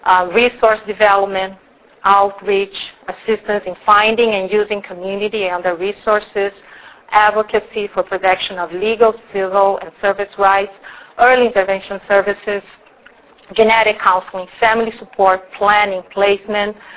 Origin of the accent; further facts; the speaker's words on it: Brazil; now in United States; I was born and raised in Brazil.